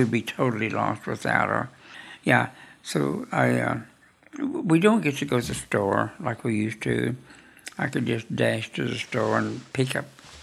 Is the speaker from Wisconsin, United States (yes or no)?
no; Claremore, Oklahoma, United States; He worked at the courthouse in Rogers County, Claymore, my hometown.